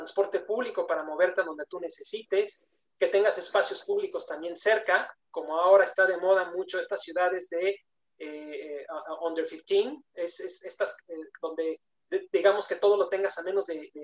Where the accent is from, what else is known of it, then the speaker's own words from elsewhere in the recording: Mexico City, Mexico; born there; no solamente porque es donde nací, y donde nacieron gran parte de mi familia, de mi padre, por ejemplo, ¿no? Sino además porque es un lugar maravilloso, es único en el mundo.